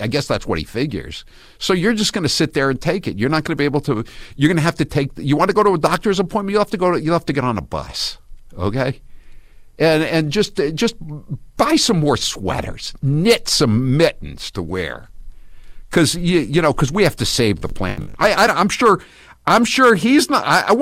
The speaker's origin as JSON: {"language": "English", "region": "Maine", "country": "United States", "tie": "born there", "also_born_or_lived": "Massachusetts", "said": "I guess I did drift into Massachusetts when I was a kid, but I was born in New England. I was born in Maine"}